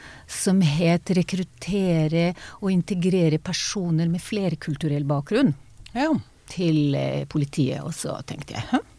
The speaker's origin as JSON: {"language": "Norwegian", "country": "Israel", "tie": "born or raised there", "lives_now": "Norway", "said": "Ja, jeg er født i Norge."}